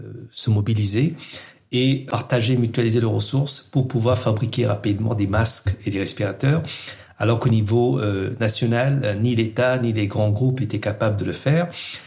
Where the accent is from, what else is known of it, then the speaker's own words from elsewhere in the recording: Pondicherry, Puducherry, India; moved away as an adult; also born or lived in United States; now in France; En ce moment, j'habite en France, mais je suis né et j'ai grandi à Pondichéry, une ancienne colonie française dans le sud de l'Inde. Et je suis venu faire mes études supérieures en France entre 1989 et 95. Et ensuite, j'ai immigré aux États-Unis où j'ai vécu 22 ans.